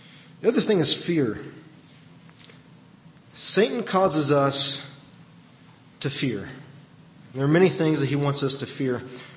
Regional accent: Ohio, United States; I lived this firsthand in the school I grew up in Ohio.

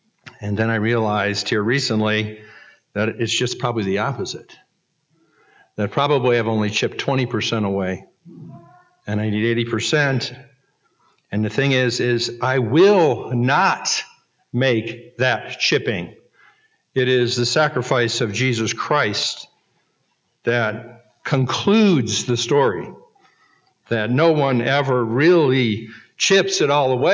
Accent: Florida, United States; Well, I'm from Florida, so there's 14 of us here.

